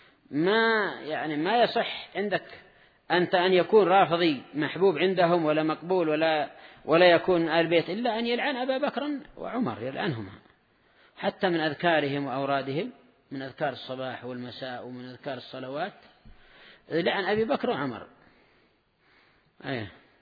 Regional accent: Yemen; عندنا في اليمن

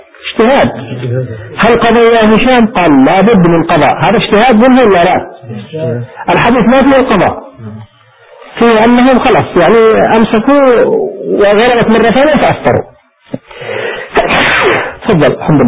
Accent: Yemen; من العصر إلى المغرب أذن عندنا في اليمن مثلا

